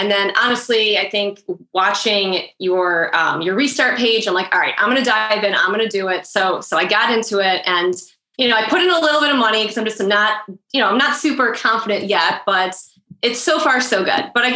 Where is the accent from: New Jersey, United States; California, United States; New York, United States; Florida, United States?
New York, United States; Buffalo; I'm from Buffalo, New York, and I'm an attorney.